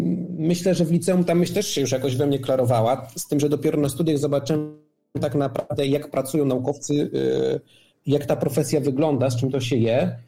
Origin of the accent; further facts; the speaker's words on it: Lidzbark Warmiński, Warmian-Masurian Voivodeship, Poland; Ja urodziłem się w takim malowniczym mieście na Warmii, w Wilsbarku Warmińskim i tam się wychowywałem, odbierałem edukację. Później skończyłem liceum ogólnokształcące w Olsztynie